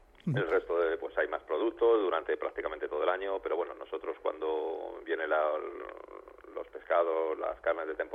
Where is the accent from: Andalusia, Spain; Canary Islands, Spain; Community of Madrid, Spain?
Community of Madrid, Spain; Madrid; also born or lived in Santander; yo soy prácticamente de aquí porque me vine con un año de Santander